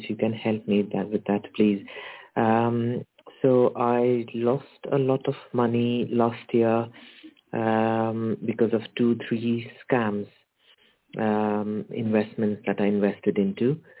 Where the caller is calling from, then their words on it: United Kingdom; I'm calling from the United Kingdom.